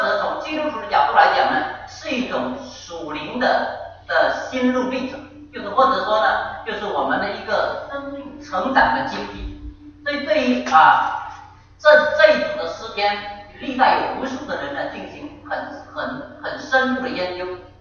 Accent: China; 我们各种大陆出生的人都知道那个谎言，

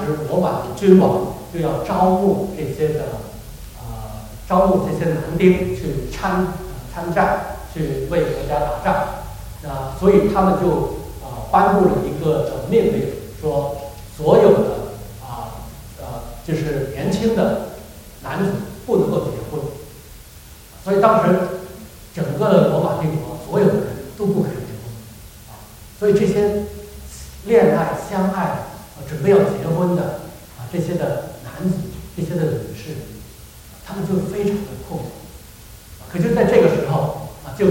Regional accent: China; 情人节我们中国人叫情人节啊

